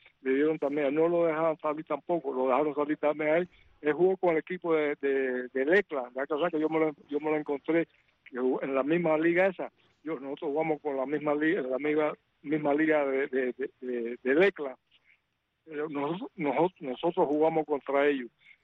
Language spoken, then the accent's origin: Spanish; Cuba; moved away as an adult; Entonces Napoleón Heredia me ayudó para renovar mi contrato, y me renovó para el año 62, que fue cuando salí yo de Cuba, en 1962.